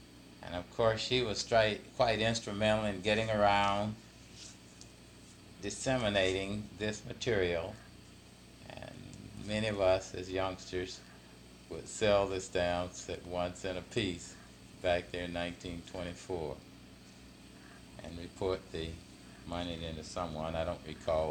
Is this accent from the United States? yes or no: yes; Kimball, West Virginia, United States; my early life was spent basically in southern West Virginia, around Kimball, West Virginia. Although I was born in Virginia, I moved to West Virginia at age 5